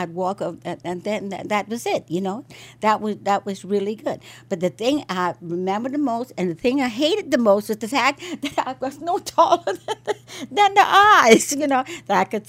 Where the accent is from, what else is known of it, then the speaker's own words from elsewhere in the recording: New Orleans, Louisiana, United States; I grew up mostly around in New Orleans, and algae is, and all the little fishing camps and stuff that are around the Gulf of Mexico.